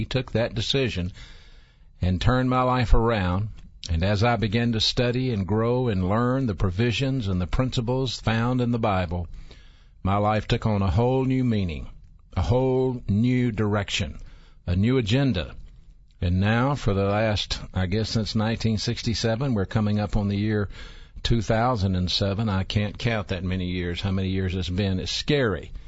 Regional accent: Birmingham, Alabama, United States; I am from the Birmingham area. I grew up here. I grew up in what used to be called Central City, downtown Birmingham, between Phillips High School and Powell Grammar School.

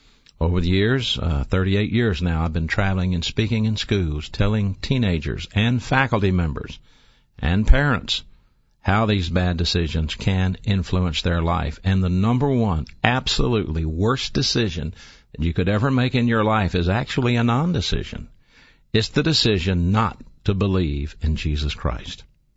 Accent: Birmingham, Alabama, United States; I am from the Birmingham area. I did grow up here. I grew up in an old place called Central City across the street from Phillips High School. I went to Woodlawn High School

